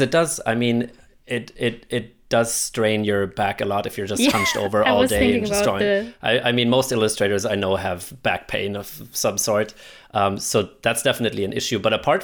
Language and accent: English; southern Germany, Germany; English is a second language; To say y'all. I'm from the South. Of Germany.